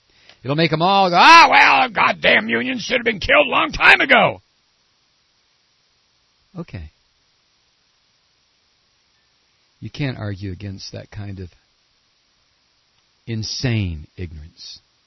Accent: Toledo, Ohio, United States; I grew up in a city of 300,000 people. And we were a feeder city for Detroit. I grew up in Toledo, Ohio. And there was a factory every 10 feet.

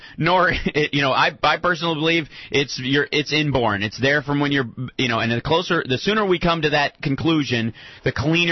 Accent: Kentucky, United States; This is my former home state. I grew up in Kentucky.

